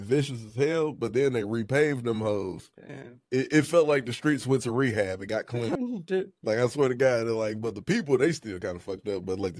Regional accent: Detroit, Michigan, United States; Just like talking about, you know, black, like white kid growing up in Detroit.

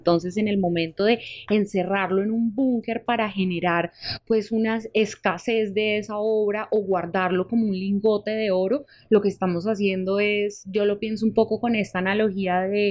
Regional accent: Colombia; recordar como colombianos y colombianas que eso es nuestro

